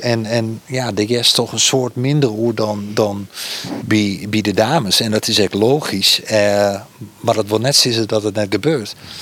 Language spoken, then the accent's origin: Dutch; Friesland, Netherlands; first language fy; Dutch is a second language; Ik ben een jongen uit Friesland. Ik kom in Lietsdwarp, vlakbij Ljouwert. En het is wel vreemd, want het is heel lang niet dat ik Fries praat.